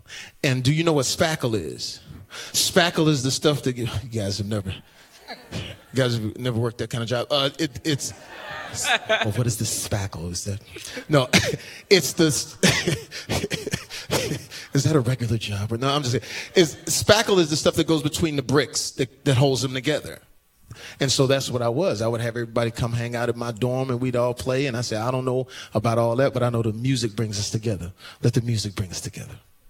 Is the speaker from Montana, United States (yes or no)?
no; Terrell, Texas, United States; I grew up in Terrell where it was just black, whites, and Mexicans